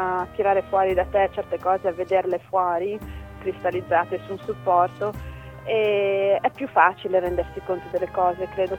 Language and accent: Italian; Bosnia & Herzegovina; Italian is a second language; perché allora io da bosniaca non mi posso arrabbiare.